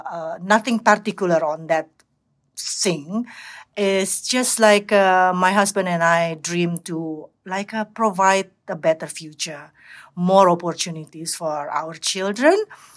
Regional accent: Indonesia; moved away as an adult; now in Australia; I was born and raised in Indonesia. And then I was moving to Australia around 15 years ago with my husband and my child.

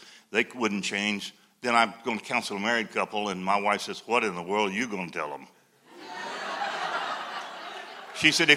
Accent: Du Quoin, Illinois, United States; now in Chicago, United States; I'm from DuCoin. We always go to all the car races.

